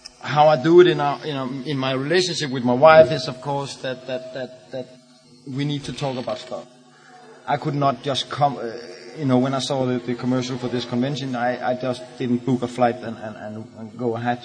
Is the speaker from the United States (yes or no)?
no; Copenhagen, Capital Region of Denmark, Denmark; I'm an alcoholic from Copenhagen.